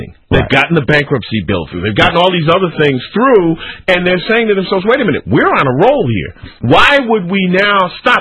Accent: Connecticut, United States; Yeah, I was raised in Connecticut.

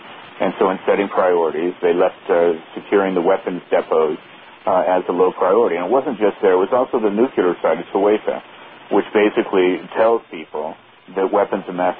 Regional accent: United States; Well, I say this as an American more than as a partisan

